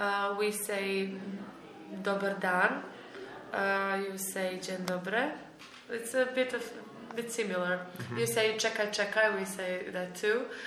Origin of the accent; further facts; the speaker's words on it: Montenegro; first language Montenegrin; English is a second language; My mother tongue is called Montenegrin, but actually it's one of the languages, Slavic languages, that comes from Serbo-Croatian, ex-Serbo-Croatian.